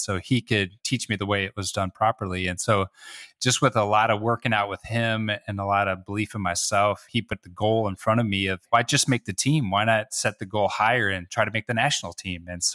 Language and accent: English; Wisconsin, United States; Farm boy from Wisconsin was now getting to go places. You know, I know a lot of people still from my hometown that have never left the state.